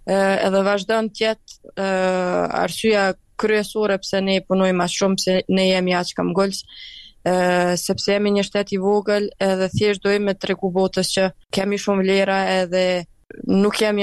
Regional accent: Kosovo; veç pëse isha prej Kosovës, kështu që jam shumë e lidhë me tash me flamurin, me himnin e Kosovës

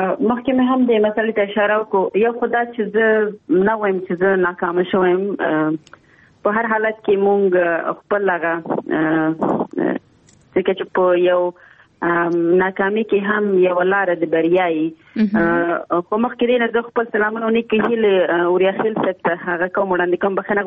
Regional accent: Nangarhar, Afghanistan; ما ته وویل چې ځکه چې مونږ دواړه د ننګرهار یو

